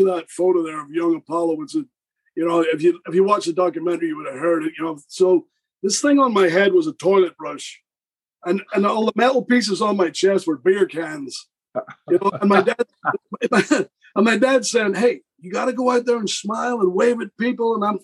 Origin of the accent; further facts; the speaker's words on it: Northern Ireland, United Kingdom; I'm from Northern Ireland. I'm like 10 miles from Belfast.